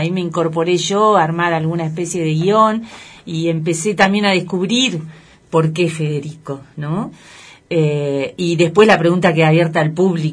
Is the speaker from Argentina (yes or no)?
yes; Patagonia, Argentina; siendo nosotros acá patagónicos, argentinos, que no tenemos nada de gitano